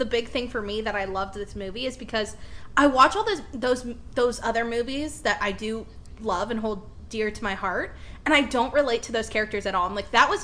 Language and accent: English; Midwest, United States; I'm from the Midwest, so I think that's, like, very different.